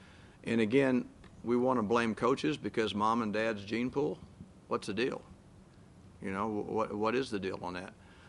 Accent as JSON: {"language": "English", "region": "Missouri", "country": "United States", "tie": "born or raised there", "said": "back in that little bitty country hometown that I grew up in Missouri."}